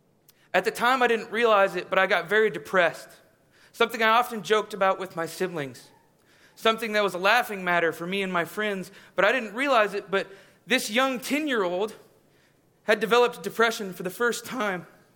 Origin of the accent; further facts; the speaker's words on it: Detroit, Michigan, United States; now in Houston, United States; When I was younger, I moved from Detroit, Michigan to Houston, Texas. The best way to describe Michigan was fun. I enjoyed my time with my family.